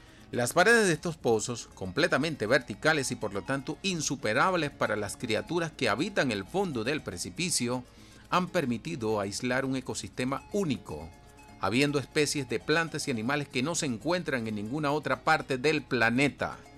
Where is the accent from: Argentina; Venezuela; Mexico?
Venezuela; Todas esas cosas hermosas que tenemos en nuestra preciosa Venezuela.